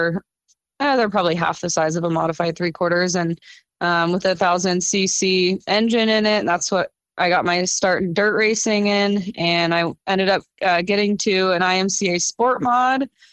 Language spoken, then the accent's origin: English; Arizona, United States; I grew up in Arizona, lived there my whole life